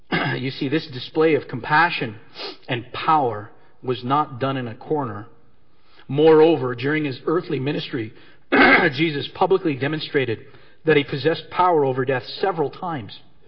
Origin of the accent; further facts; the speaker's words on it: Timmins, Ontario, Canada; I'm from born and raised in Timmins, Ontario.